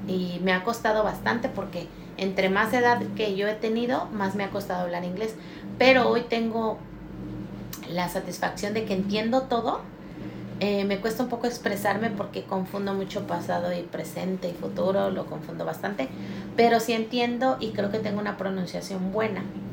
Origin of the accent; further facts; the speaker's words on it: Mexico City, Mexico; yo soy 100% mexicana. Vengo básicamente de la Ciudad de México, o sea que soy chilanga. Mis rasgos físicos son muy diferentes a veces a los mexicanos que están acostumbrados a ver aquí. De hecho, jamás piensan que soy mexicana.